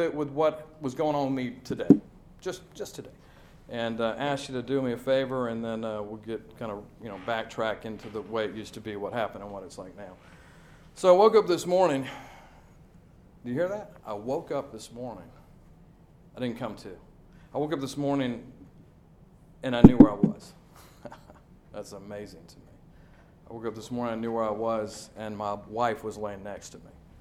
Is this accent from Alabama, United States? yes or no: yes; Tuscaloosa, Alabama, United States; born there; So I was born in 1971 in Tuscaloosa, Alabama, it was a terrible situation.